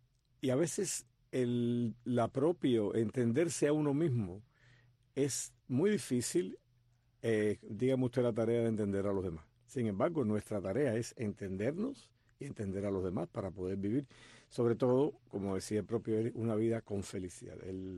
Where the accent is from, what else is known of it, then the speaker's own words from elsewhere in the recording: Matanzas, Cuba; moved away as an adult; yo soy un producto de Matanzas, como dice mi amigo Lázaro Horta, la ciudad más bella de Cuba, sin que nadie se ponga bravo. Viví en Cuba 20 y pico de años, pude salir finalmente, ir a primero a Costa Rica, después a Estados Unidos